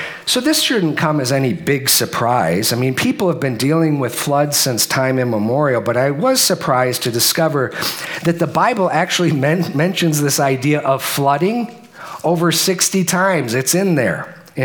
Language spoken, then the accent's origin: English; Midwest, United States; I'm like, I'm from the Midwest. I mean, we do tornadoes.